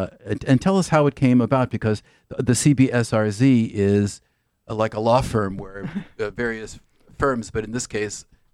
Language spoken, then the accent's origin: English; Los Angeles, California, United States; because I grew up relatively poor in Los Angeles in an upwardly mobile neighborhood.